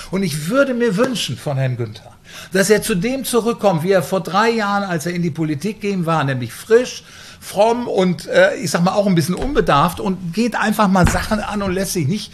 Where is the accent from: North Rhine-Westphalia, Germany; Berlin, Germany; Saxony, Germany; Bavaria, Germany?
North Rhine-Westphalia, Germany; Münster; born there; Also Münsterländer, ich bin auch in Münster geboren